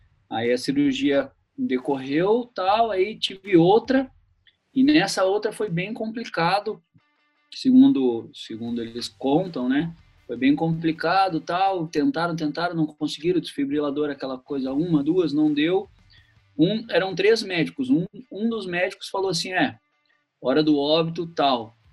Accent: Porto Alegre, Rio Grande do Sul, Brazil; na cidade de Porto Alegre, de onde eu sou natural.

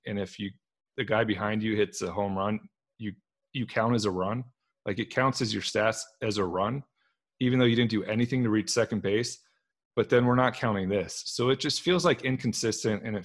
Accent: California, United States; But I will say, I grew up in the Bay Area.

